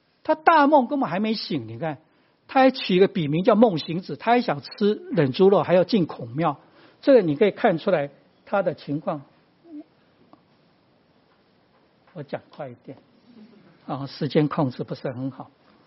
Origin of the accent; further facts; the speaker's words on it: China; 我们中国人就地域性，除了血缘以外，地域是非常重要